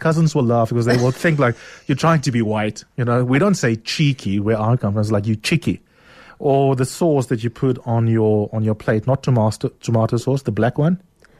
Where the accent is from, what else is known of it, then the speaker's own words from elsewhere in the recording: Eastern Cape, South Africa; I'm from the Eastern Cape, which means I'm an honorary Xhosa boy.